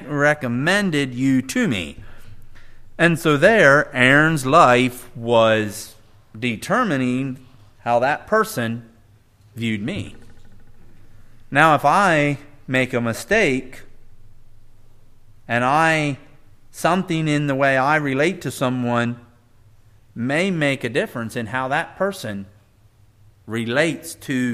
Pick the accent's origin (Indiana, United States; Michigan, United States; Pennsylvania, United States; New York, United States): Pennsylvania, United States; I came from Pennsylvania where there was Mennonites of all kinds and flavors and shapes and sizes.